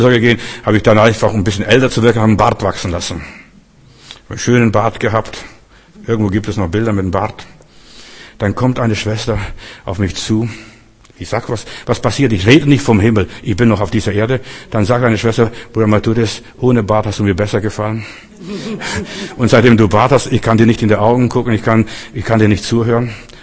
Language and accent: German; Russia; moved away; ich komme ja aus Russland, Sowjetunion.